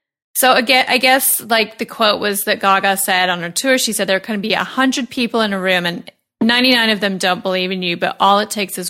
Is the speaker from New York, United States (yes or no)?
yes; New York, United States; The only thing that really bothers me about her is that I'm Italian and from New York, you know?